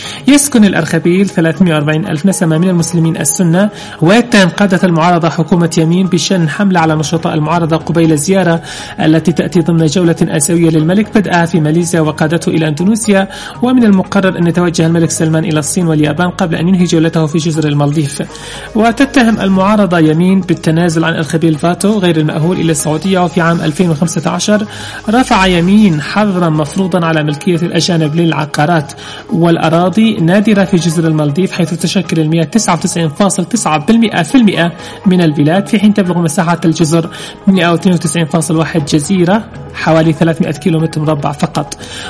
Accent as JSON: {"language": "Arabic", "country": "Yemen", "said": "من يصدق أن بلدنا اليمن ينام على احتياطيات من النفط هي الأولى عالميا"}